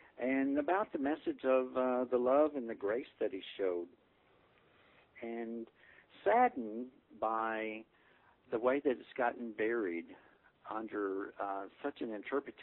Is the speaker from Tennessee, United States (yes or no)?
yes; Tennessee, United States; I happened to be back in my home state of Tennessee at the time.